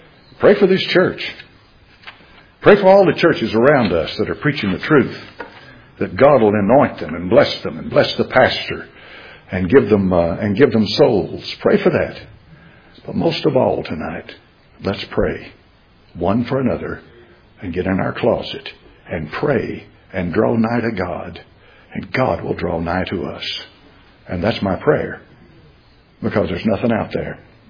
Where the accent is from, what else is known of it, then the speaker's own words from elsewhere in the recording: United States; born there; I'm an American. You know, I was born here in this nation.